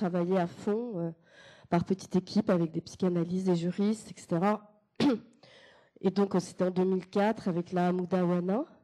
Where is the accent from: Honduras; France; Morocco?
France; je suis française et que je ne voulais pas faire d'ingérence